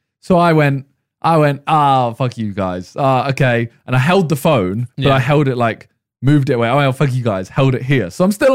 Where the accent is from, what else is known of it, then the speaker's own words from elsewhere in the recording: Sheffield, Yorkshire and the Humber, United Kingdom; and I'm from Sheffield.